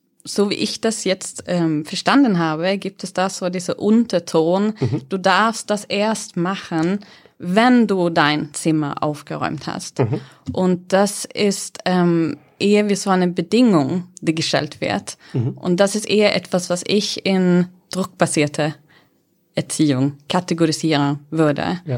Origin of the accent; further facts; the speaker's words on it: Sweden; German is a second language; ich bin erstmal schwedisch. Ich erwähne das von Anfang an, weil sonst kommt meistens so dieser Gedanke, woher kommt dieser Akzent?